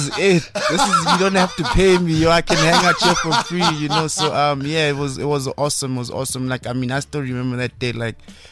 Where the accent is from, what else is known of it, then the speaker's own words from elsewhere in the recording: Mahikeng, North West, South Africa; accent: North West; moved away as an adult; was born in Mafutang, born and raised in Mafutang, but I always claim Lesotho, like I'm from there